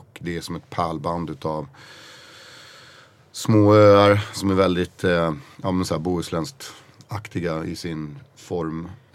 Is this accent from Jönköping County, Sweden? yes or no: no; Koster, Västra Götaland County, Sweden; jag tror att min uppväxt på Koster spelar in rätt mycket på västkusten. För att jag växte upp på den här skärgårdsöarna.